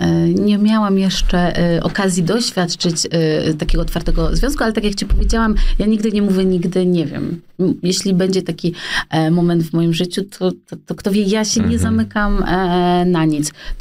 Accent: Tricity, Pomeranian Voivodeship, Poland; ja pochodzę z Trójmiasta.

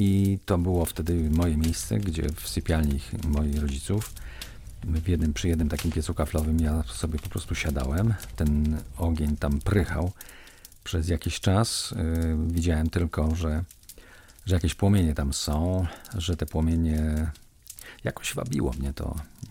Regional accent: Kozy, Silesian Voivodeship, Poland; Ja się urodziłem u stóp Beskidu Małego, zresztą tak się ułożyło moje życie, że praktycznie większość tego życia mieszkałem u stóp Beskidu Małego w różnych miejscach i nadal teraz też u stóp Beskidu Małego mieszkam, ale wtedy z mojej rodzinnej wioski w Kozach

